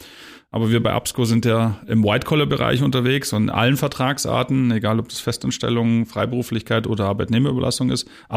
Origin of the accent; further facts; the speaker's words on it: Bavaria, Germany; Ich komme aus Bayern